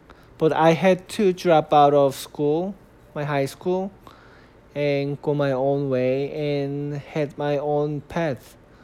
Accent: South Korea; English is a second language; moved away; I remember having so much trouble talking to kids at my school because I was from Korea.

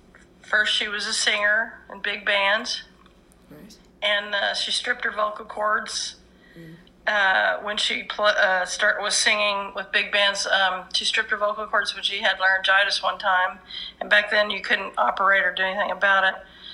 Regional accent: Houston, Texas, United States; also born or lived in Ohio; I was born in Ohio, but at 5, when my mother divorced my father, we moved to Houston. And so I spent from 5 years till 17 in Houston, Texas.

